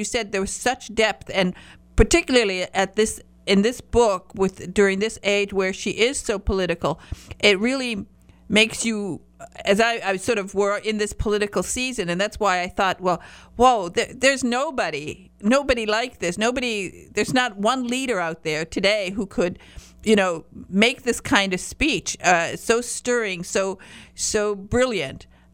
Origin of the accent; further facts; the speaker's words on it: Michigan, United States; And of course, you know, I'm from Michigan, from the Upper Peninsula of Michigan. I'm a Youper.